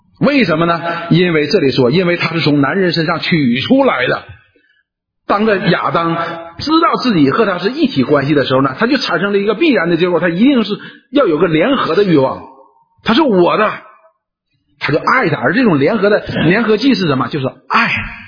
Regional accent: China; 所以我们中国人呢有一个提醒

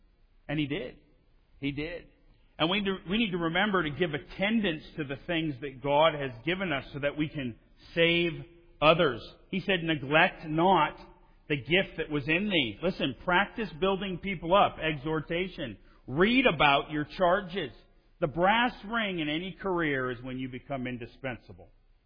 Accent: Missoula, Montana, United States; And I grew up in Missoula, Montana.

